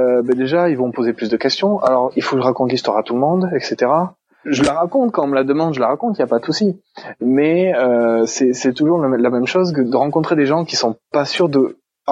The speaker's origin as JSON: {"language": "French", "country": "France", "accent": "French", "said": "de dire quelques mots d'italien, d'espagnol, de portugais que je connais, je cache assez bien mon accent français."}